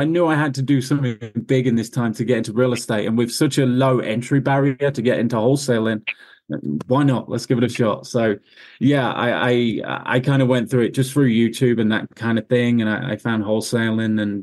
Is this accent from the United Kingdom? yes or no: yes; Leicester, East Midlands, United Kingdom; moved away as an adult; I'm 31 years old, 32 this month. And yeah, I'm from Leicester, England.